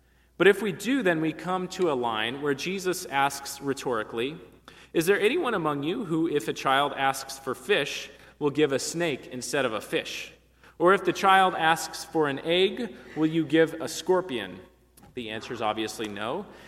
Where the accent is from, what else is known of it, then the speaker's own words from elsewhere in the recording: California, United States; when I was growing up in California, we were kind of a middle-class family, but the house we moved into had a pool in the backyard